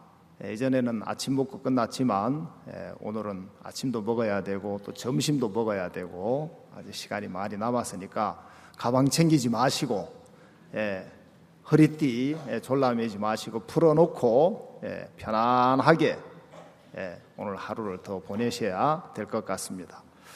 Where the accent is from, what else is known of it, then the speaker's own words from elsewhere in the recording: Jeongeup, North Jeolla, South Korea; 그리고 저는 전라북도 정읍에서 왔습니다. 그 정읍 전주가 엄청 덥거든요.